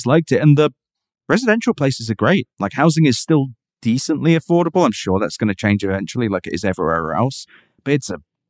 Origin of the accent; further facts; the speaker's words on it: United Kingdom; I'm British.